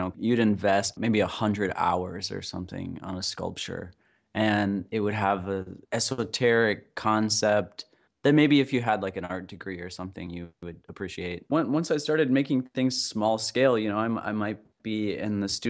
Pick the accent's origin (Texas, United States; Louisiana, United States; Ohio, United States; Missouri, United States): Ohio, United States; I grew up in Southeast Ohio. I lived on a farm and I would always kind of explore all these old barns and go out in the woods